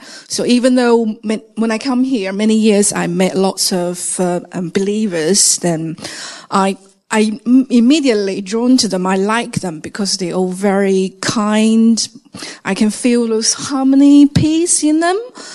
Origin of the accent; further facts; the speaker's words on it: China; English is a second language; moved away; I come from China, and I grew in China, and which, by the time when we were raising up, we are no believers. We don't believe anything supernatural.